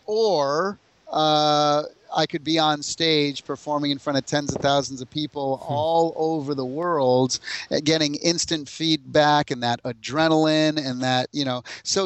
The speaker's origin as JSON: {"language": "English", "country": "United States", "said": "And at the encore, when the encore was over, because I'm the American guy."}